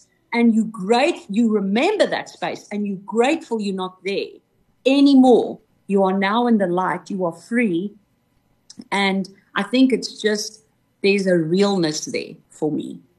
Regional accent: South Africa; first language Afrikaans; English is a second language; first song I ever wrote was actually Afrikaans. And so I have written material that is obviously in my mother language.

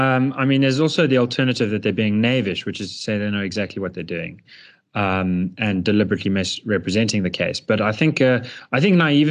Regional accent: South Africa; it's very important to identify as a South African and realize that we really are all in this ship together

